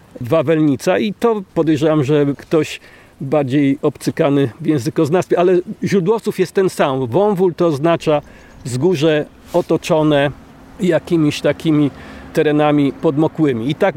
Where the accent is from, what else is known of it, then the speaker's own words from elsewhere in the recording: Masovian Voivodeship, Poland; ja jestem z mazowieckiego, ale babcia z lubelskiego, z świętokrzyskiego.